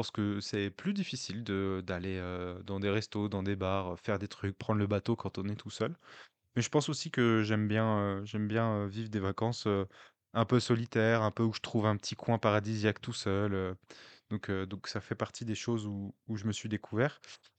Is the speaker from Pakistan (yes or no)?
no; Martinique; accent: Martiniquais; dans ma tête, c'est produit avec l'accent martiniquais. Donc je vous épargne mon accent martiniquais.